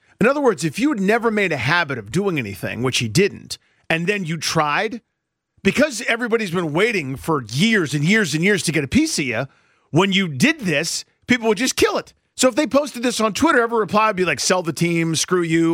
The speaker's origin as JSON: {"language": "English", "town": "Chevy Chase", "region": "Maryland", "country": "United States", "tie": "born or raised there", "said": "Growing up in Chevy Chase, I remember Sundays when the entire DMV came together in support."}